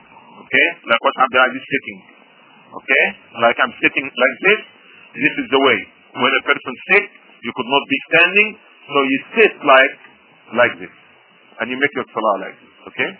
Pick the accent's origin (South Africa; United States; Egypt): Egypt; I'm from Egypt.